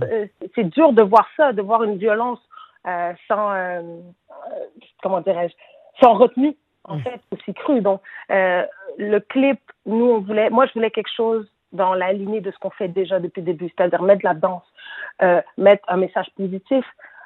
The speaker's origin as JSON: {"language": "French", "country": "Senegal", "tie": "born or raised there", "said": "moi j'ai grandi au Sénégal, j'ai grandi ici."}